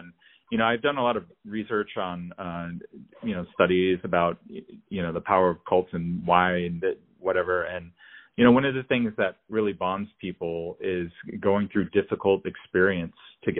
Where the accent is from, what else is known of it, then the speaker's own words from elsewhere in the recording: Tarrytown, New York, United States; when I was growing up in Tarrytown, I was in Tarrytown, New York. It was like elementary, middle school age.